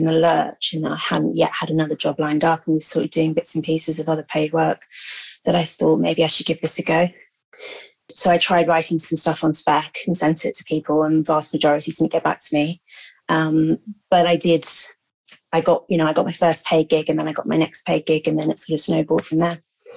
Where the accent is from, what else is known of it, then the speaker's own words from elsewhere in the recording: London, United Kingdom; I grew up in London, middle-class family. My mum is an academic, my dad's a lawyer.